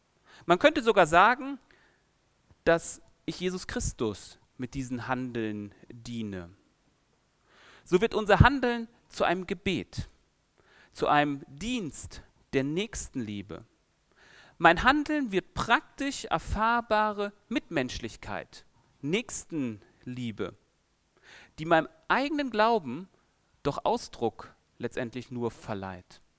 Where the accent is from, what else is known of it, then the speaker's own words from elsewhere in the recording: Cologne, North Rhine-Westphalia, Germany; Als Kölner gibt es diese schöne Band